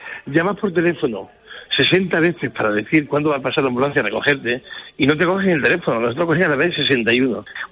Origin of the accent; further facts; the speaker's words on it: Badajoz, Extremadura, Spain; Nosotros vamos en coche, porque somos de aquí de Badajoz